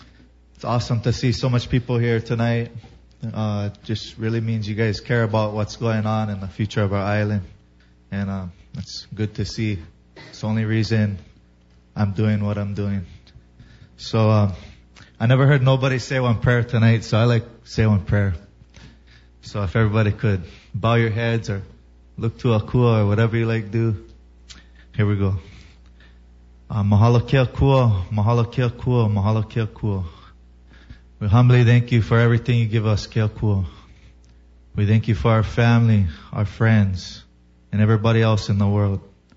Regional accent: Hawaii, United States; You know, I grew up in the North Shore. We have a really tight community up there. Real local style, country style.

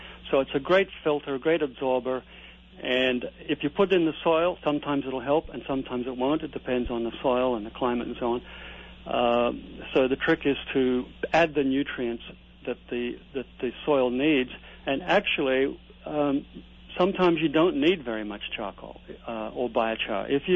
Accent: Australia; and when I started going back to Australia, my home country

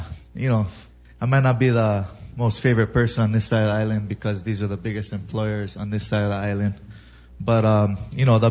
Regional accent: Hawaii, United States; You know, I grew up in the North Shore. We have a really tight community up there. Real local style, country style.

